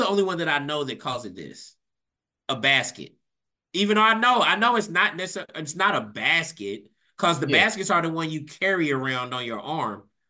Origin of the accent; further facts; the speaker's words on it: Louisville, Kentucky, United States; I grew up in Louisville. There was a bunch of Winn-Dixies.